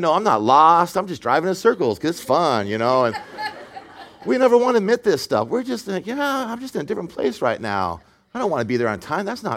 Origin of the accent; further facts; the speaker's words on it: California, United States; And I grew up in California, the desert.